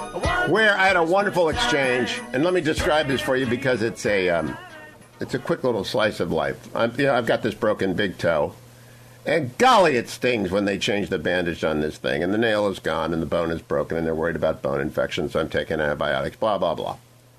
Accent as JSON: {"language": "English", "town": "Warren", "region": "Ohio", "country": "United States", "said": "I said, I'm from Warren."}